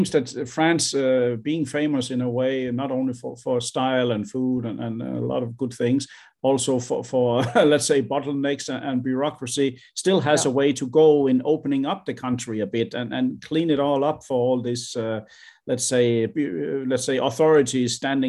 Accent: Denmark; now in Sweden; I come from Denmark, but I live in Sweden.

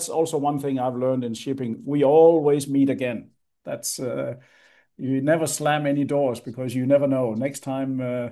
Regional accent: Denmark; English is a second language; I mean, I'm from Denmark, as you know, and you're from France.

